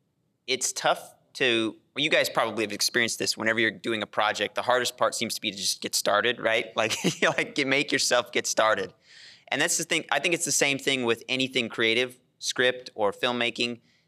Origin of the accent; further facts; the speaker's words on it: Nebraska, United States; So, I mean, like for me growing up in Nebraska, I had none of this.